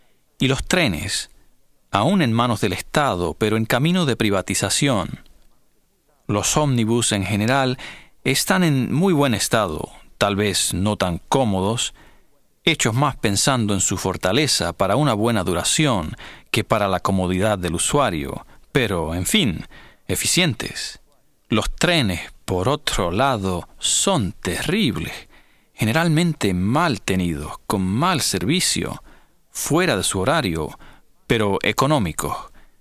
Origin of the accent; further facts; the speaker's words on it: Buenos Aires, Argentina; soy de Buenos Aires, Argentina.